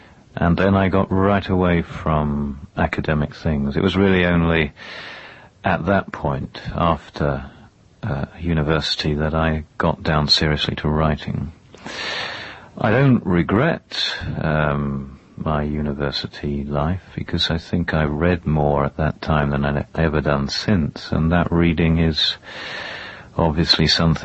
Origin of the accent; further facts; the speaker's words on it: London, United Kingdom; Yes, I was born in London. Most of my life I'd spent in London except for student days. I was at Cambridge and at York. That's old York, not New York. And I spent a year or so abroad in Greece, otherwise in London.